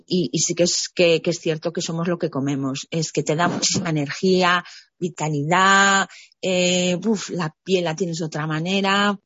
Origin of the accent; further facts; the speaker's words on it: Galicia, Spain; yo tenía claro que como gallega yo quería para mi producto un nombre gallego